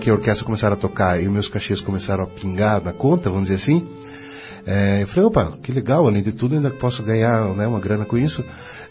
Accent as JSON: {"language": "Portuguese", "town": "Curitiba", "region": "Paraná", "country": "Brazil", "tie": "born or raised there", "also_born_or_lived": "Arapongas", "said": "Eu nasci em Arapongas, no interior do Paraná, mas logo muito, muito novinho mesmo, já vim para Curitiba. Então, eu praticamente me considero um curitibano, né? Porque passei toda a minha vida aqui."}